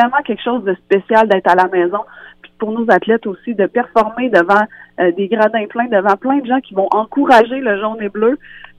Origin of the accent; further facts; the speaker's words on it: Rivière-du-Loup, Quebec, Canada; Je suis originaire de Rivière-du-Loup